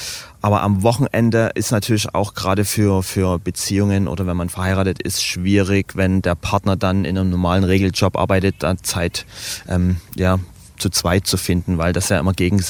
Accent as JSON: {"language": "German", "town": "Dresden", "region": "Saxony", "country": "Germany", "tie": "born or raised there", "said": "Genau, ich bin geboren, aufgewachsen, nie weggezogen. Dresden ist sozusagen mein Anker, an den ich immer wieder zurückkomme und ich glaube, ich werde auch hier alt."}